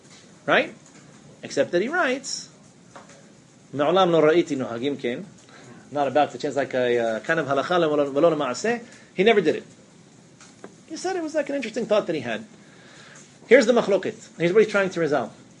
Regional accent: Spain; moved away; I was born and raised in Spain.

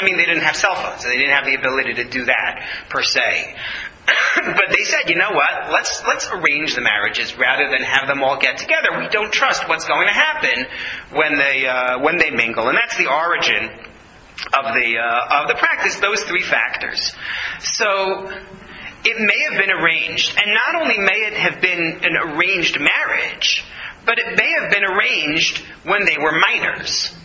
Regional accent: New York, United States; I grew up in New York. I went to school in Manhattan. You can't shock me.

